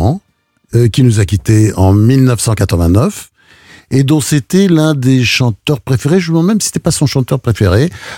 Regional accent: France; first language English; French is a second language; also born or lived in United States; je suis arrivé ici, j'ai débarqué en France à l'âge de entre 3 et 4 ans. Ma langue maternelle, c'était l'anglais. mais je suis, ma mère était normande et je suis français, quoi.

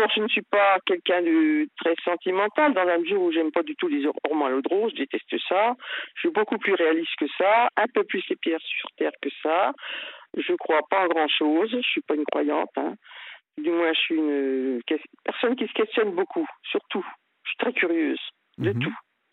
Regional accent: Nevers, Bourgogne-Franche-Comté, France; Donc, tous les deux, on est originaire de Nevers.

